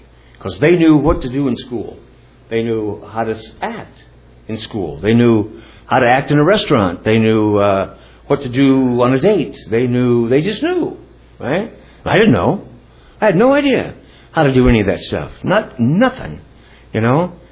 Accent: Ohio, United States; I come from a big family, and we're all from Ohio, and a little farming community, and lived on a couple hundred acres

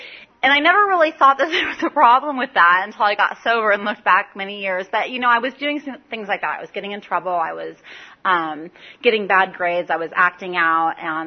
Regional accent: San Diego, California, United States; also born or lived in Escondido; I too am from San Diego. I was born and raised in San Diego

